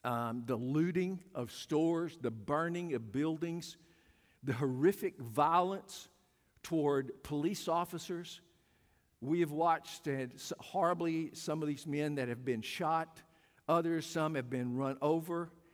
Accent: Arkansas, United States; I was raised in South Arkansas, was a very racially divided area. I grew up in an era when, of course, there was the whites and the blacks and all colors were divided.

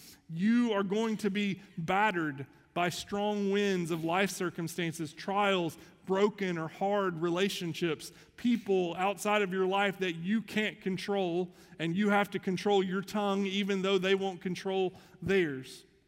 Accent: Kentucky, United States; now in Texas, United States; I'm from Kentucky. You would think I would love and enjoy horses.

